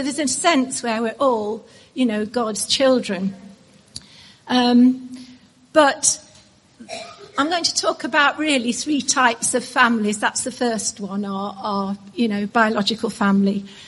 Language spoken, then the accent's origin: English; East Midlands, United Kingdom; I'm from Derbyshire and I go to Derbyshire quite a lot, not least because I support Derby County